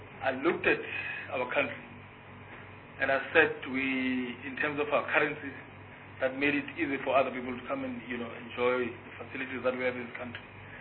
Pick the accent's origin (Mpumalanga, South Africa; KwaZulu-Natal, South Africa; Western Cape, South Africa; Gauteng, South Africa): Gauteng, South Africa; Soweto; I was born in Soweto, and I grew up in the dusty streets of Soweto